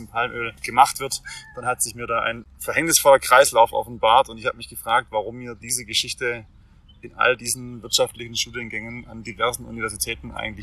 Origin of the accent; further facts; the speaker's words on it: Swabia, Germany; ich bin ja Schwabe